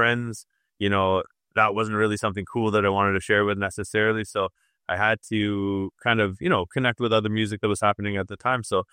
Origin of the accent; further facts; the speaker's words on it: Toronto, Ontario, Canada; growing up in Toronto, I was interested in fiddle music from a pretty early age.